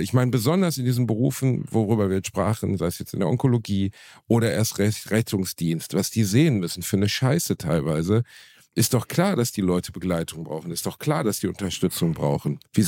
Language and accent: German; Germany; ich bin ein Deutscher